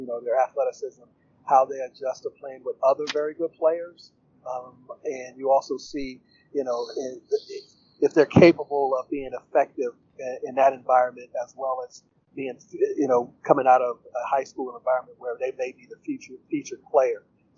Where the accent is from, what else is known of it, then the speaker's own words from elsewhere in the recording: Washington, District of Columbia, United States; when I grew up in Washington D.C. here